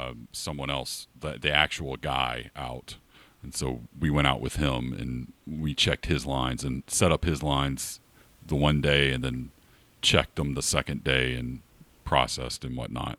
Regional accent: the South, United States; Well, sorry. I am from the South.

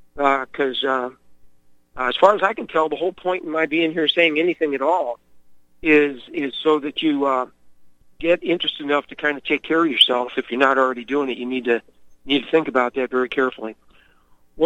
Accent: Missouri, United States; Well, of course, I am from the St. Louis area where people tend not to help anybody.

